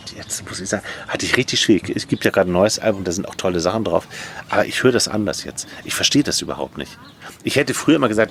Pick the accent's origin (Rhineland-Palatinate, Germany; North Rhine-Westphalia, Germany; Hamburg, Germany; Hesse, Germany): Hamburg, Germany; ich bin in Hamburg aufgewachsen.